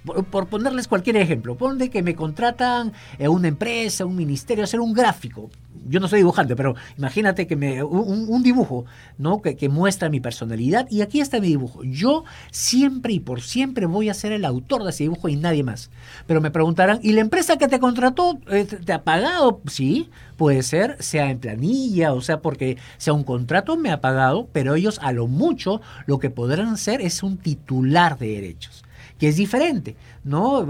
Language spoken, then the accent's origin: Spanish; Peru; pero en lo que nos corresponde como peruanos, en cualquier parte de nuestro país